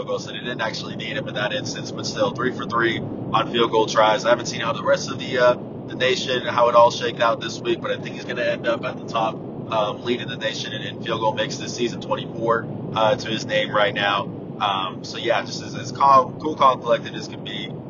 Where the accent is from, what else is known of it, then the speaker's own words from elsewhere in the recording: San Antonio, Texas, United States; I'm from San Antonio, so I'm from Texas